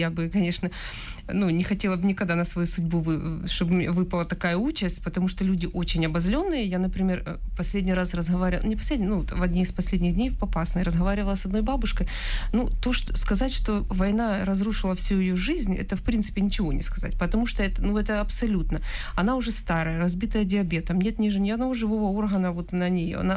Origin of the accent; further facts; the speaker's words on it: Lviv Oblast, Ukraine; now in Kyiv, Ukraine; можно сказать, сама со Львовской области вообще родом, хотя и живу в Киеве полжизни. Но я просто как человек, как украинка.